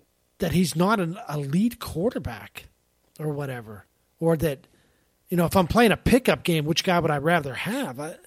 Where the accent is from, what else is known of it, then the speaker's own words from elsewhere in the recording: Pittsburgh, Pennsylvania, United States; I grew up in Pittsburgh, right? Followed the Steelers as a kid